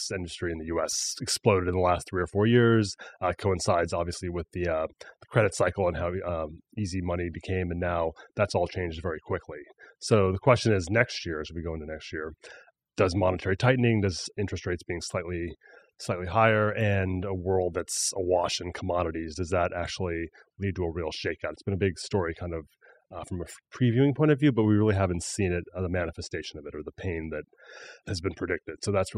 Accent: New York, United States; As a New Yorker, I'll go with SoulCycle

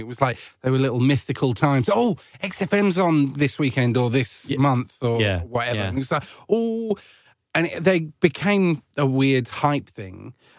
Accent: East of England, United Kingdom; obviously I grew up in Essex

